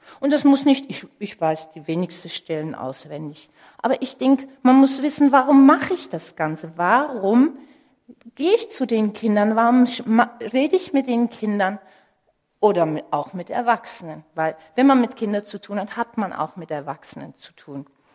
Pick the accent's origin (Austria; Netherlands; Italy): Netherlands; German is a second language; mich hört mir mein Ausländersein wahrscheinlich auch an, ich bin Holländerin